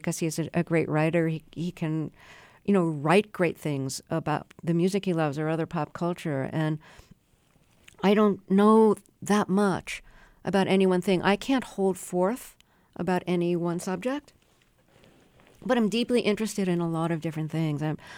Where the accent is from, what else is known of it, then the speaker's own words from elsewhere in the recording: Brooklyn, New York, United States; Yeah, and I grew up in Brooklyn, went to school in Buffalo.